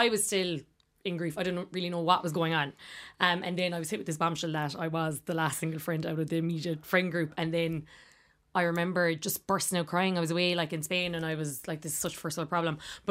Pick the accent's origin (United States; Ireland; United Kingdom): Ireland; Munster; now in Dublin, Ireland; I moved back up to Dublin from Kerry, kind of upended my life in a lot of ways. Thought that, like, there was a lot of friends at home who were in long-term relationships